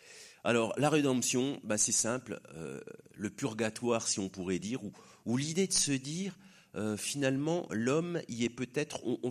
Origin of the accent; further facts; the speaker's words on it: Langres, Grand Est, France; je suis originaire de Langres, donc je connais bien Diderot.